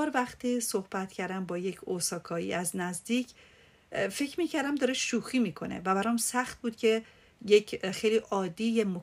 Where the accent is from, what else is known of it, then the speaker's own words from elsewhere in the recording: Iran; از من پرسید کجایی هستی و گفتم ایرانی